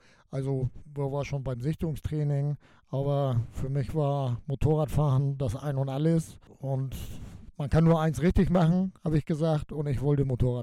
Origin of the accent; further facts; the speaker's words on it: Schleswig-Holstein, Germany; Ja, also mein Hausverein ist MSC Kaltenkirchen. Da komme ich her, ich komme ja aus Schleswig-Holstein.